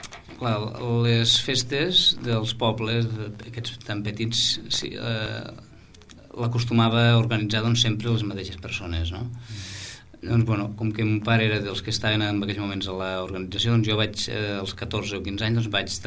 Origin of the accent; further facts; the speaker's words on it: Falset, Catalonia, Spain; also born or lived in Barcelona; Jo vivia molt aquí a Falset també, no? I, bueno, quan vaig anar a estudiar a Barcelona, doncs els caps de setmana sempre tenia ganes de vindre cap aquí.